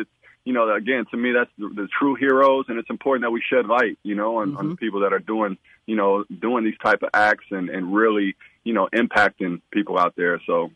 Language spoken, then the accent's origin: English; Peoria, Illinois, United States; now in Bay Area, United States; We've been doing community work the last few years in my hometown of Peoria, Illinois.